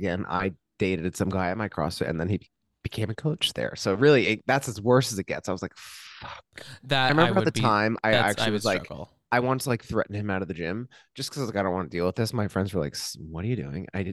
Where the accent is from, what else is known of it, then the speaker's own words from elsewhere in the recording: New Jersey, United States; But like where I'm from, Central Jersey, it was a very like mixed demographic.